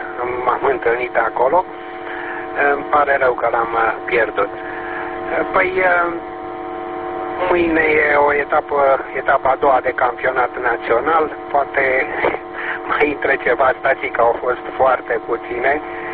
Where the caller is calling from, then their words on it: Bucharest, Romania; din București.